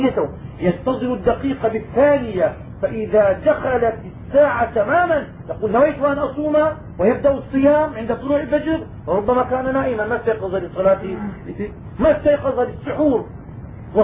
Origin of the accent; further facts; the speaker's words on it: Syria; عندنا في الشام معظم المساجد يذكر المؤذن أو الإمام المصلين بالنية